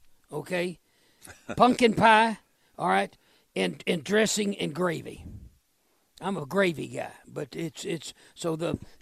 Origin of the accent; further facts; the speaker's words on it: Little Rock, Arkansas, United States; I mean, growing up in Little Rock where I did, the Thanksgiving Day game, you know, it ended up between the two Little Rock schools